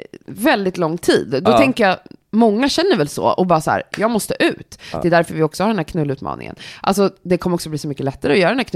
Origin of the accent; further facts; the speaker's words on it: Sweden; Speciellt som svensk.